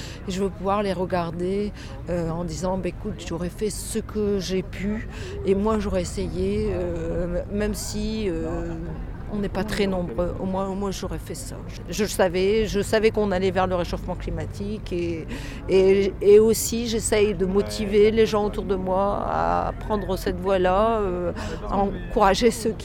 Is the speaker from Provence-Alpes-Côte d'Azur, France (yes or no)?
no; Béthune, Hauts-de-France, France; Alors moi je ne suis pas d'Arras, je suis de Béthune.